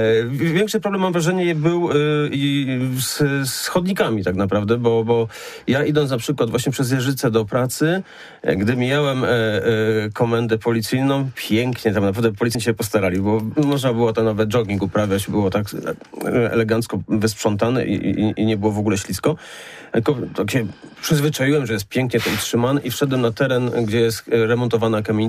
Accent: Poznań, Greater Poland Voivodeship, Poland; My jako poznaniacy, mieszkańcy

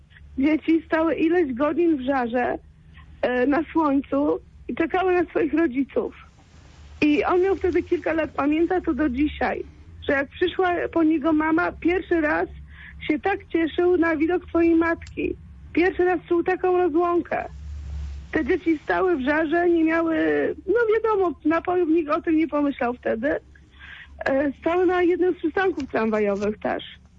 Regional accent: Gniezno, Greater Poland Voivodeship, Poland; Ja nie pochodzę może z Poznania, pochodzę z Gniezna. Jestem rocznik 84

